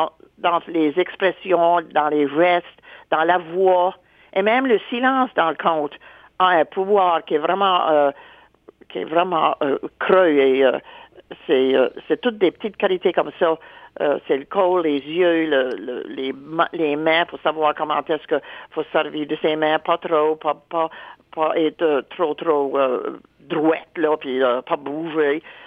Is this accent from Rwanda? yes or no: no; Baie-Sainte-Marie, Nova Scotia, Canada; Tandis que moi, j'ai grandi à la Baie-Sainte-Marie.